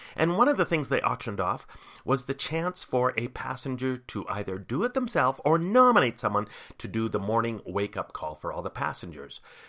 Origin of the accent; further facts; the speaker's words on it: Canmore, Alberta, Canada; The Iron Goat in my hometown of Canmore here, Iron Goat Bar and Restaurant, fabulous place